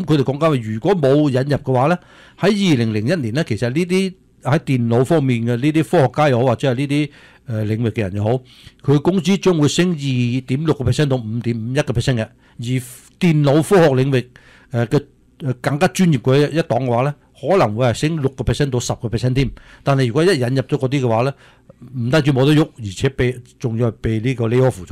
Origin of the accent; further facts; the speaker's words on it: United States; 你本身我作为美国人，我喺读书，因为读书而家咧读咗几年出嚟啦，我都系做 IT 嘅。